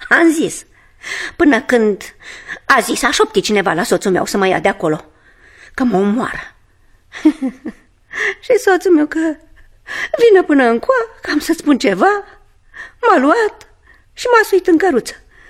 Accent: Domnești, Argeș, Romania; Nu, doamnă. Eu sunt deloc din Domnești.

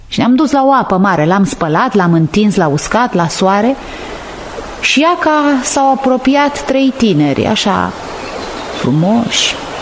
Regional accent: Cuhnești, Glodeni District, Moldova; din Cuhnești Glodeni.

